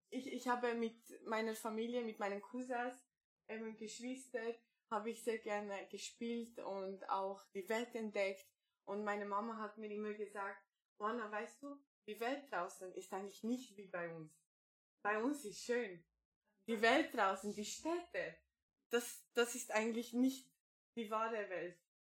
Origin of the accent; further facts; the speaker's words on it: Romania; now in Austria; Ich wohne jetzt momentan in Niederösterreich, Aargau. Und herkünftig komme ich aus Rumänien.